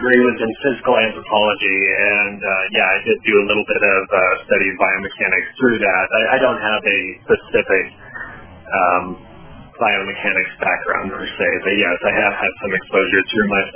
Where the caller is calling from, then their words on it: Phoenix, Arizona, United States; I'm in Phoenix.